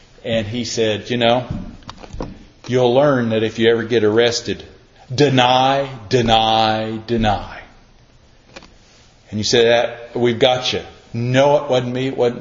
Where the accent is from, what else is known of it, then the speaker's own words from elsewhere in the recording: United States; I'm an American. I live in a country where we have the right of free speech.